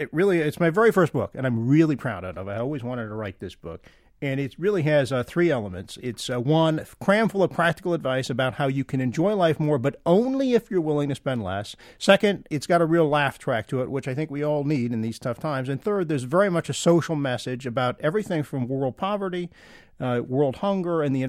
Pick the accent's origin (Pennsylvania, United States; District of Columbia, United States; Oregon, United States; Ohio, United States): Ohio, United States; Toledo; my first memory of money, honest to God, was growing up in Toledo, Ohio, and swallowing a dime in the front yard.